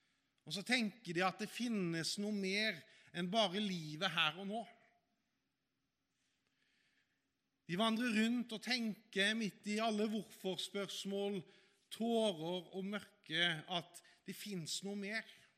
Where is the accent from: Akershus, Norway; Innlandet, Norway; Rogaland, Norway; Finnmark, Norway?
Rogaland, Norway; Haugesund; Jeg vokste opp i Haugesund, der det store på begynnelsen av 80-tallet, det var jo at vi fikk tekst-TV, og så gikk vi rundt og var redde for atombomber.